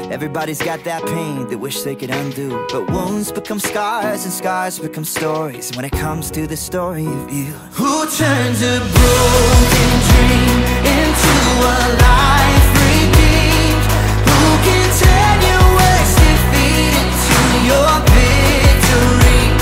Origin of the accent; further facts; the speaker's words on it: Georgia, United States; an 8-year-old kid growing up in Georgia, having a hard time with the world that he was seeing.